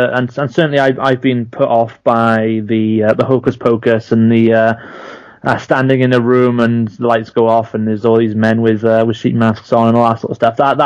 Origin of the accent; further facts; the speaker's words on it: Wales, United Kingdom; I'm a Welshman, so I, you know, I instantly go to the sheep.